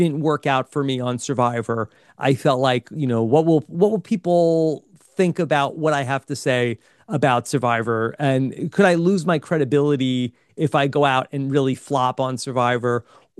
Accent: North Carolina, United States; I'm a dad from North Carolina, and that's really who I am.

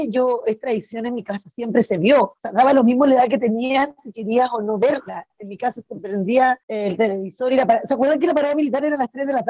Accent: Chile; donde nosotros, ¿cierto?, celebramos del ejército como chilenos

